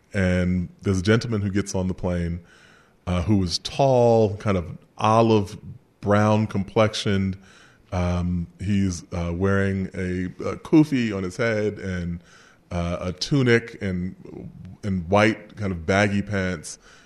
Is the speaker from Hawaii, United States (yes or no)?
no; Queens, New York, United States; And I said, "I'm from Queens."